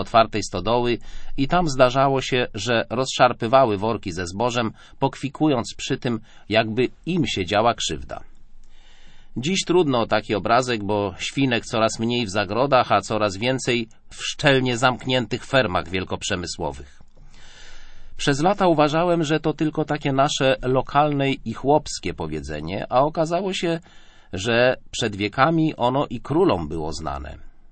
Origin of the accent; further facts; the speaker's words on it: Łódź Voivodeship, Poland; W moich rodzinnych stronach na ziemi rawskiej funkcjonuje takie ludowe powiedzenie